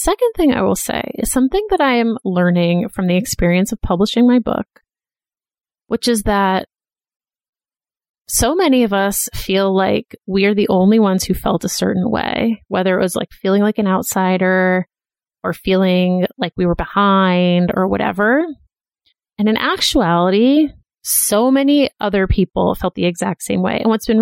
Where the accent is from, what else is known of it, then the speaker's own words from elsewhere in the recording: Boston, Massachusetts, United States; I went to college in Philadelphia, and I'm from Boston.